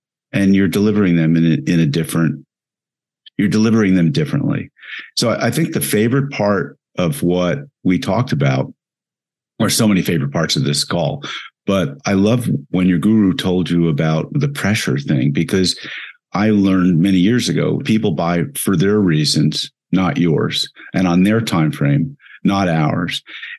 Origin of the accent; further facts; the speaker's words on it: New York, United States; I'm from New York.